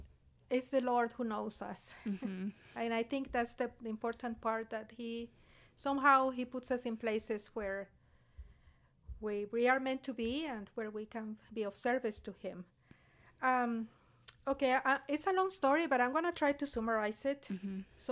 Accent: Nicaragua; English is a second language; moved away as an adult; now in United States; I'm excited to be here, I think. I'm originally from Nicaragua. I was born and raised over there. I moved to the United States when I was 21, mm-hmm. to San Francisco, California.

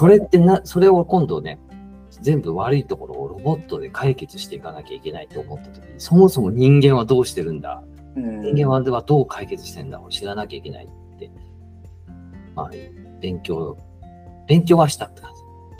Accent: Kansai, Japan; 標準語喋りますけど、実は関西出身なんで

